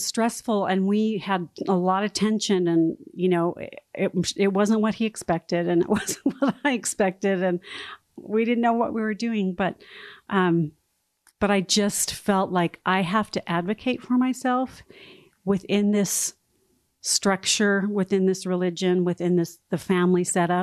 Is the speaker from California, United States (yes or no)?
yes; California, United States; I was raised in Southern California.